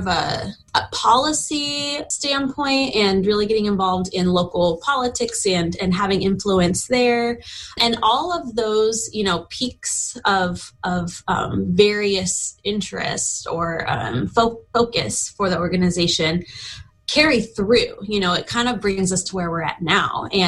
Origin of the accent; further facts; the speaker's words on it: Chester, California, United States; now in Chico, United States; No, I've been in Chico for the last 8 years, but I grew up the mountain in Chester.